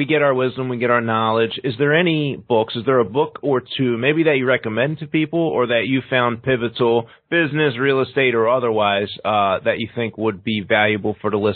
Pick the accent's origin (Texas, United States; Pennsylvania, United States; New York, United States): Pennsylvania, United States; Philadelphia; moved away as an adult; now in Chicago, United States; That's why I moved out to Chicago. So I'm from Philadelphia, and 2005 or six is when my daughter moved here with her mom.